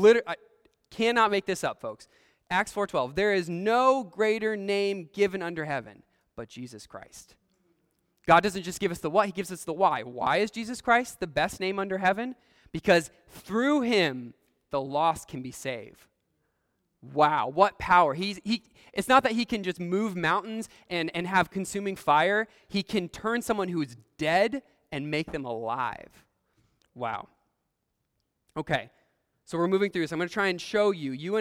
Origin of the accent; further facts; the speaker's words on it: Shiloh, Illinois, United States; I'm not from Pocosin, but I'm a Hamptonian or I'm a Hamptonite. I don't know what you all call each other here. I don't know. I was from Shiloh, Illinois.